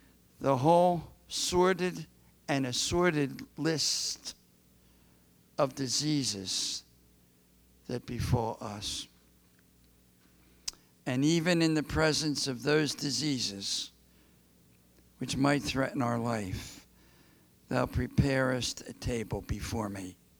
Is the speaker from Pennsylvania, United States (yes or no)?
yes; Philadelphia, Pennsylvania, United States; I grew up in Philly, like my grandson Jim.